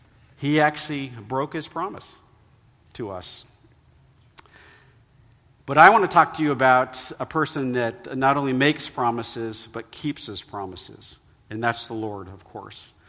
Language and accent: English; Vermont, United States; And so when I was growing up in Vermont, when I was a young boy, probably about 6 years old